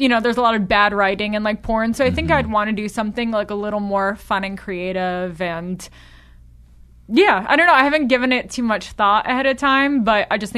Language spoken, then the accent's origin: English; New York, United States; Like, so I grew up in Westchester.